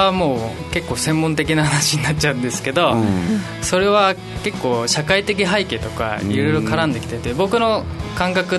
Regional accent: Nagano, Japan; 長野県です、

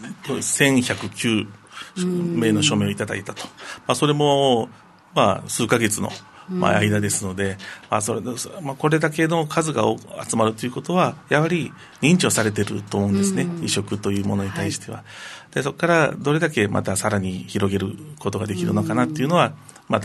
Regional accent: Okinawa, Japan; 私もこの沖縄出身ということで

